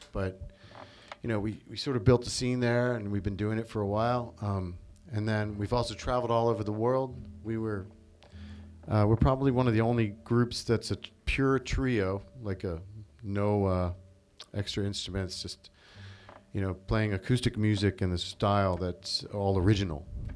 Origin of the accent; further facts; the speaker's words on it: Baltimore, Maryland, United States; We are from Baltimore, Maryland